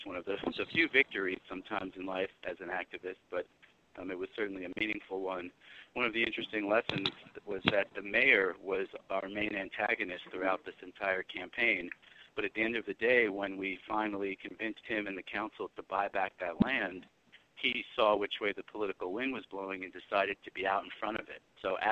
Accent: Brooklyn, New York, United States; growing up in, I grew up back east in Brooklyn, New York, you know, it's not like the range of identity constructions, despite the fact that there was a lot of diversity there

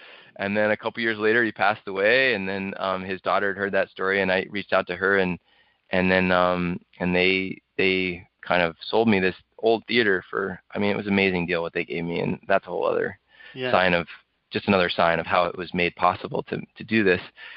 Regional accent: Maine, United States; It was a theater in my hometown in Maine, where I grew up, and it was built in 1880

